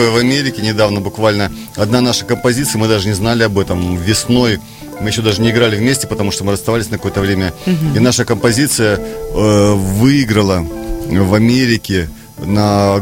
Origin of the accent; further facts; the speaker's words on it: Siberia, Russia; мы как себя позиционируем, как мы из Сибири, с Байкала, самого красивого, самого глубокого, самого чистого озера на Земле.